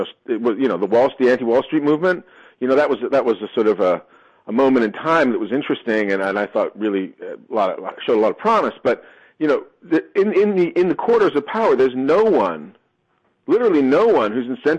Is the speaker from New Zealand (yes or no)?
no; England, United Kingdom; moved away as an adult; now in New York, United States; So when I moved to New York in 1990, I was a lawyer before I became a writer, and I moved to America from England, and my first job was at Milbank Twee.